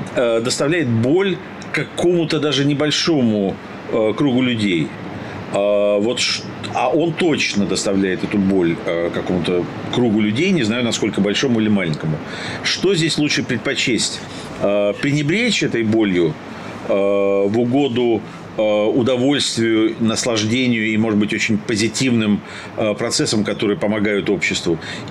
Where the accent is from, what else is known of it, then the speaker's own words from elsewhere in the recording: Lviv, Lviv Oblast, Ukraine; я родом из Львова